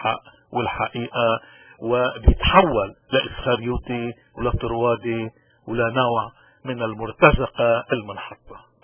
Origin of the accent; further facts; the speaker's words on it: Lebanon; أنتوا يا لبنانيين، نحن يا لبنانيين